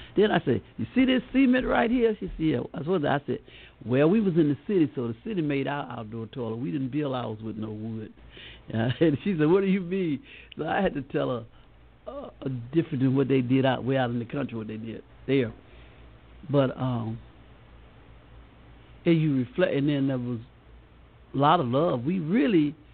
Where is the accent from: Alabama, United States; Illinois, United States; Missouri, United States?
Alabama, United States; Montgomery; born there; I remember in Montgomery, when I was born on McGowan Street